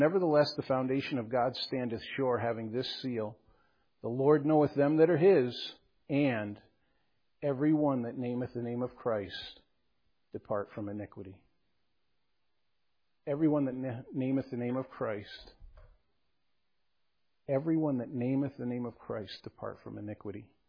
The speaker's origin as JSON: {"language": "English", "region": "Connecticut", "country": "United States", "also_born_or_lived": "Maine", "moved": "as an adult", "said": "when I was 22, I moved from Connecticut to the state of Maine, and I took a job there as a prison guard"}